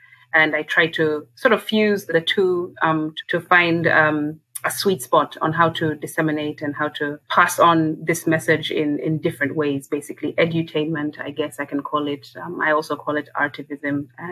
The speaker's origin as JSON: {"language": "English", "country": "Kenya", "said": "I'm from Kenya, first of all."}